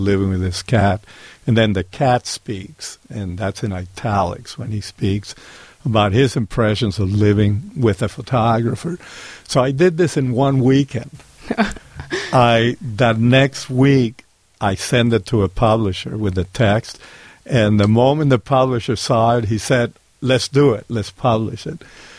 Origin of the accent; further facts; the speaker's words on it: Cuba; now in United States; I'm an American lover of the way things are here as compared to the way things were in Cuba. So to me, it wasn't like a big move because I had gone to an American prep school.